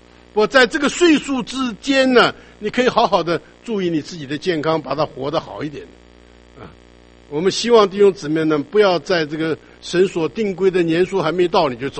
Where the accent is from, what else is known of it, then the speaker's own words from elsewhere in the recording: China; 可能这个往东方去的这些就有我们中国人的祖先